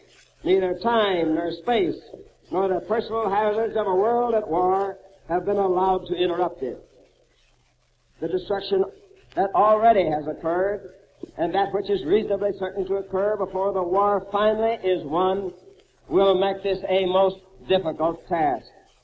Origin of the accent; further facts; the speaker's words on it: Missouri, United States; I know that the people of my home state of Missouri, may be trusted in this vital hour